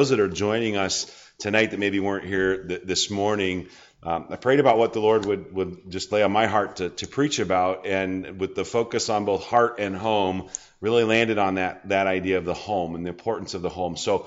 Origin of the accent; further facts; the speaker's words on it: Nebraska, United States; moved away; also born or lived in Minnesota / Iowa; I was born and raised in Nebraska and moved to Minnesota and then back to Iowa. But Iowa's still home for us.